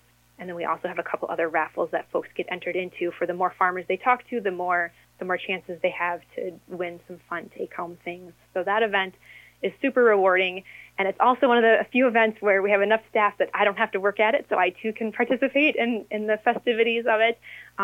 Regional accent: Harmony, Minnesota, United States; a distillery from my hometown of Harmony. So Harmony Spirits will be here.

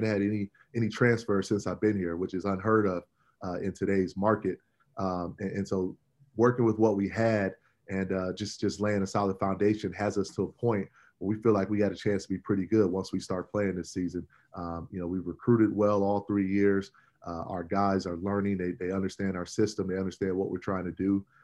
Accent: Joliet, Illinois, United States; also born or lived in Chicago; But back when I was at Northwestern, I didn't claim Chicago. I claimed Joliet.

